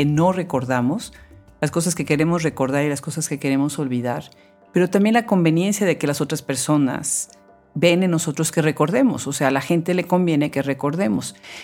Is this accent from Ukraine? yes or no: no; Mexico; como se dice en México, mi país natal